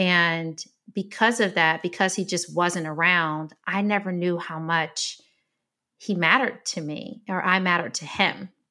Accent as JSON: {"language": "English", "town": "Detroit", "region": "Michigan", "country": "United States", "tie": "born or raised there", "said": "I grew up in Detroit, Michigan, and grew up in a house of independent women who taught me the importance of independence."}